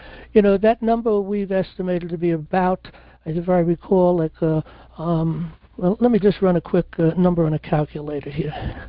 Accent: New York City, New York, United States; And I grew up in New York City, you know? There was always something going on.

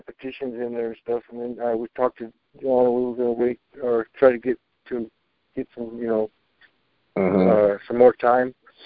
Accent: Colorado, United States; I'm from Colorado.

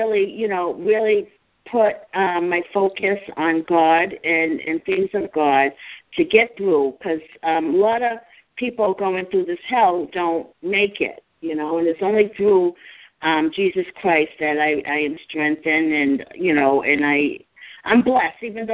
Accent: Massachusetts, United States; from Massachusetts, Norfolk

